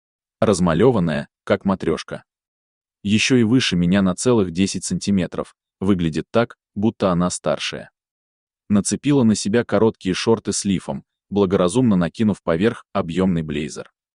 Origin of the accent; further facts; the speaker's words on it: Yekaterinburg, Sverdlovsk Oblast, Russia; now in Moscow, Russia; я выдохнула с облегчением, когда мама сообщила, что мы переезжаем из Екатеринбурга в Москву.